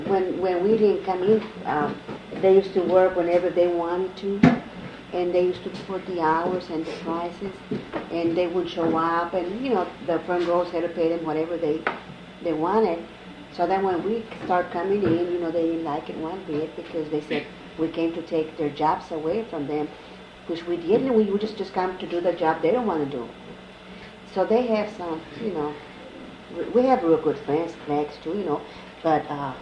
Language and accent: English; Texas, United States; born there; now in Florida, United States; And I wouldn't change Florida for Texas, even though I was born in Texas. This is home for me.